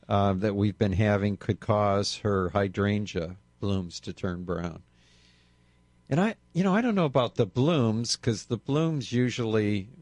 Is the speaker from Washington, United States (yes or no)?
no; Michigan, United States; I grew up in Michigan, which was hot and humid.